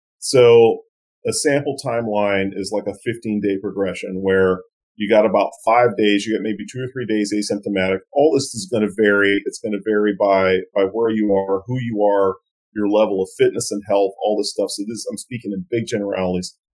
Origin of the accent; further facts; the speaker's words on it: Louisiana, United States; So what I grew, the way that I grew up in, I'm from South Louisiana, and we track hurricanes